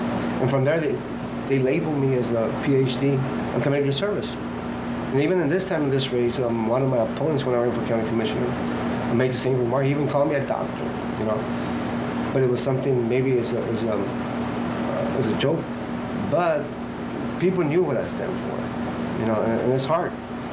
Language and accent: English; Tulsa, Oklahoma, United States; well, I'm from West Tulsa, blah, blah, blah, my family.